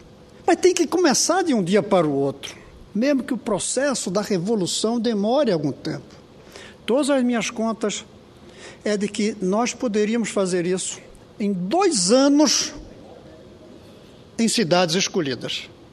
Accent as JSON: {"language": "Portuguese", "country": "Brazil", "said": "manifestar a vergonha que eu sinto como brasileiro"}